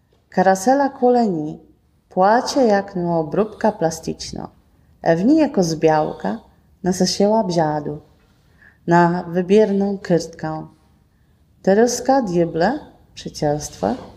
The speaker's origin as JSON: {"language": "Polish", "region": "Pomeranian Voivodeship", "country": "Poland", "said": "my Kaszubi idziemy z duchem czasu."}